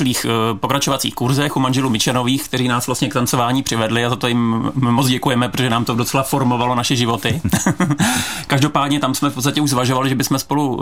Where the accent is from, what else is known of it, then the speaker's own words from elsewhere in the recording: Pardubice, Pardubice Region, Czechia; když jsme oba z Pardubic.